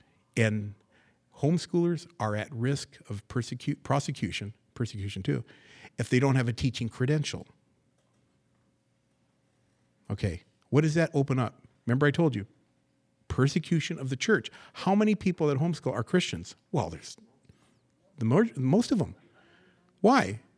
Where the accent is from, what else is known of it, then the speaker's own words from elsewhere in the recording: California, United States; But they can tell that we're from the West Coast when we go back there. Oh, you're from California, huh?